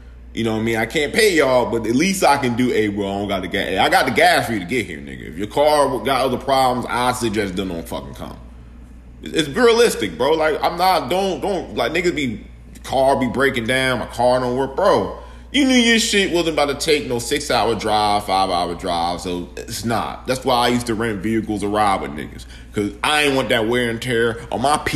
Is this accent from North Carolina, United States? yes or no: yes; Charlotte, North Carolina, United States; Like, I came in from Charlotte, so I was going to all these leagues. But when I go back to Charlotte, they're not seeing the BS I went through going to these bigger leagues.